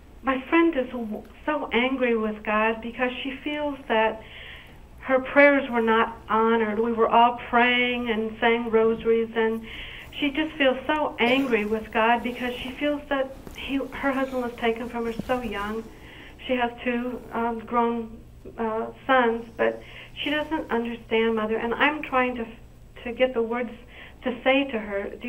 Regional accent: Villa Grove, Illinois, United States; I'm from Villa Grove, Illinois.

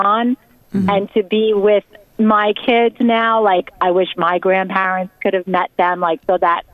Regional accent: Staten Island, New York, United States; I grew up in Staten Island, and we loved just all being there with family together.

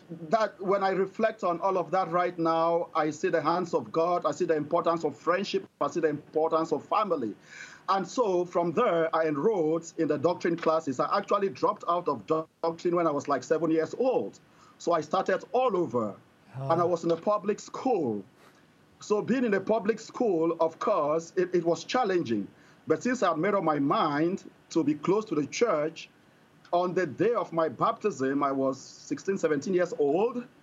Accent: Birmingham, Alabama, United States; moved away; When people ask me here in Pennsylvania, where do you come from? I tell them from Birmingham, Alabama. So sometimes they tell me, oh, but you don't have the accent. I told them I lost my southern accent because I've been away from home for a while.

